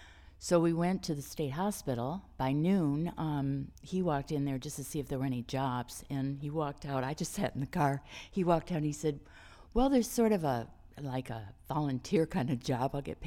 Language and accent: English; Windsor, Ontario, Canada; born there; also born or lived in Ecuador / New York / Chicago; I was born in Windsor, Ontario, in the Great Lakes region, and it was in 1942.